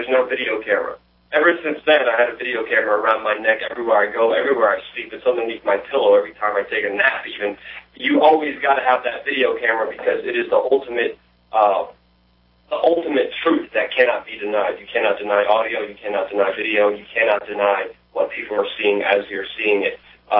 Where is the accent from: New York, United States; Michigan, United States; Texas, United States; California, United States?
New York, United States; Brooklyn; an incident when I was a teenager growing up in Brooklyn.